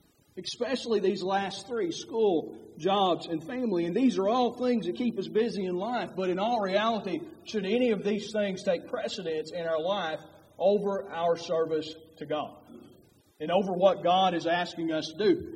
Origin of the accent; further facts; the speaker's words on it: Letcher County, Kentucky, United States; I come from Letcher County, so everything in Letcher County is on a mountain.